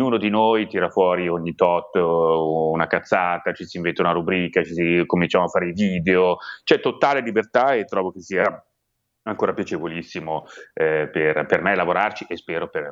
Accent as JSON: {"language": "Italian", "town": "Milan", "region": "Lombardy", "country": "Italy", "accent": "Milanese", "said": "io non faccio finta di essere torinese, si sente che sono di Milano"}